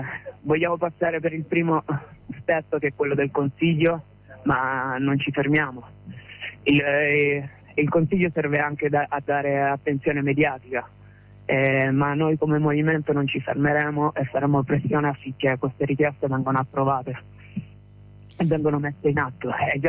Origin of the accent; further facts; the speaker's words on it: Sicily, Italy; ora ti parlo nel personale, ma io sono siciliano e i siciliani non sanno che dal 2070 al 2100 è previsto che il 70% del territorio siciliano sia desertificato